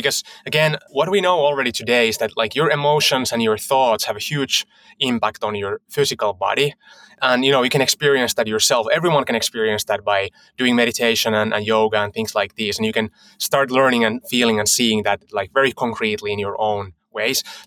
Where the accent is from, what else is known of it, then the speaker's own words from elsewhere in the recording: Finland; moved away as an adult; now in United States; I'm from Finland originally. So I moved to the States in 2018 with Meru Health, with my current company. But way back, I studied computer science, did my undergrad and graduate studies in Finland.